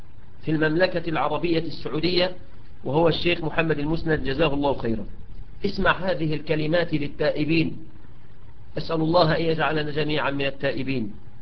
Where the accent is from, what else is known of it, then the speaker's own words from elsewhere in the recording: Egypt; التفحيط ده كلمة خليجية نظيرها عندنا في مصر التخميس.